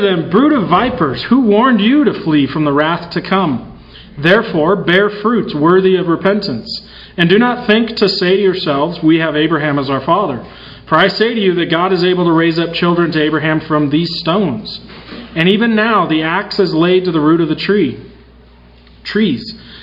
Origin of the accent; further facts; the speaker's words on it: Utah, United States; And I remember growing up in Utah, I was probably the only white kid with ash on his forehead.